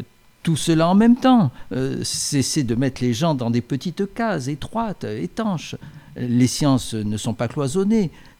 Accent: Chinon, Centre-Val de Loire, France; born there; also born or lived in Poitou; Je suis né à Chinon, c'est dans la vallée de la Loire, et j'ai vécu en Poitou. J'ai beaucoup voyagé dans ma vie, surtout en France, mais aussi en Italie.

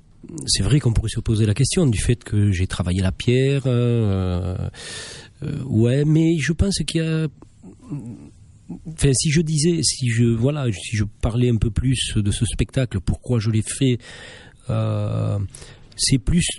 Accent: Mauriac, Auvergne-Rhône-Alpes, France; C'est dans le nord du Cantal.

